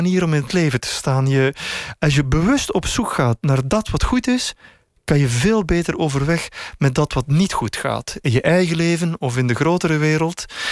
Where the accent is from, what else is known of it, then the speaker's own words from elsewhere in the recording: Bruges, West Flanders, Belgium; toen ik 17, 18 was, liep ik s'nachts door Brugge, ik kom uit Brugge.